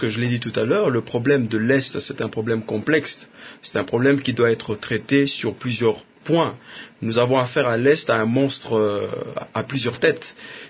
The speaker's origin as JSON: {"language": "French", "country": "DR Congo", "said": "en tant que Congolais, patriotiques, nationalistes"}